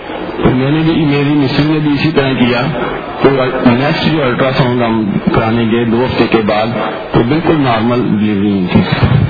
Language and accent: Urdu; Lahore, Punjab, Pakistan; اور میں تاج پور لاہور کا رہنے والا ہوں.